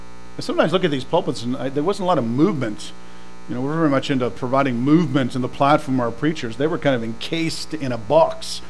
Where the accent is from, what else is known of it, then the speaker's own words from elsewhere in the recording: England, United Kingdom; I'm so English that I can't even pronounce most French words, so don't even try.